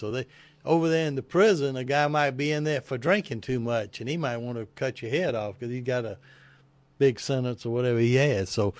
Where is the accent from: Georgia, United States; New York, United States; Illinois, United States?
Georgia, United States; Augusta; I was from Augusta, Georgia.